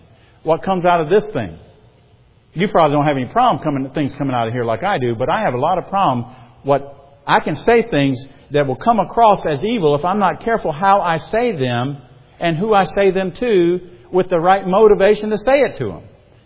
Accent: South Carolina, United States; I come from South Carolina, we had a lot of ditches, I lived out in the country, you know, dirt roads and stuff.

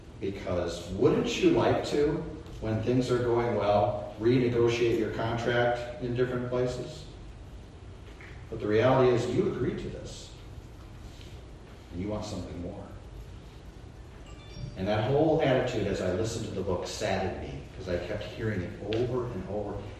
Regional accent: Chicago, Illinois, United States; growing up in Chicago, the Bulls of the 90s pretty much were a dynasty.

